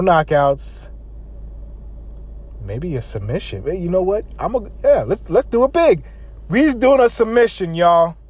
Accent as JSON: {"language": "English", "town": "Queens", "region": "New York", "country": "United States", "tie": "born or raised there", "also_born_or_lived": "Jamaica", "said": "As a Queens native myself, as a Jamaican myself, love Uriah Hall."}